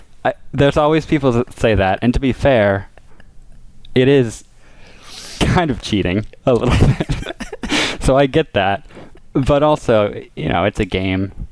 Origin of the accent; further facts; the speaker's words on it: Richmond, Virginia, United States; now in New York, United States; My story, I'm from Virginia, Richmond, Virginia. I live in New York.